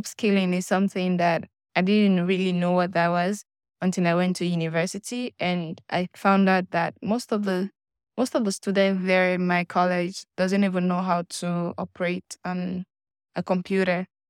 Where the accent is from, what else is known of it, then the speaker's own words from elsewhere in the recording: Sierra Leone; I'm from Sierra Leone. I'm 22 years old